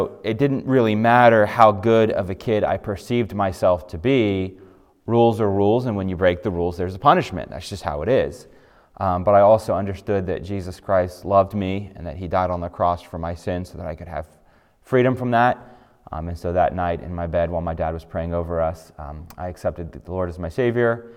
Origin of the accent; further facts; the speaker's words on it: Japan; But I grew up in Japan. I got saved as a missionary kid in Japan about 6 years old.